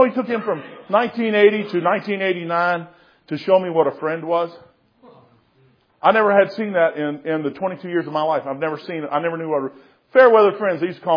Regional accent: Kentucky, United States; I'm a WWE from Kentucky.

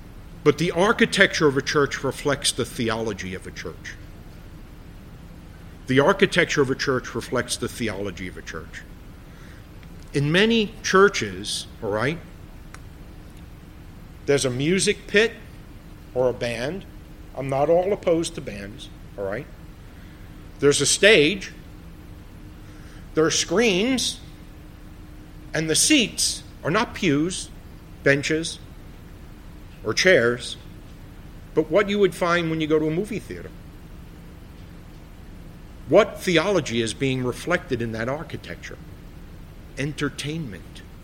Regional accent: Bronx, New York, United States; I said, well, I'm from the Bronx. I get milk from a container, right?

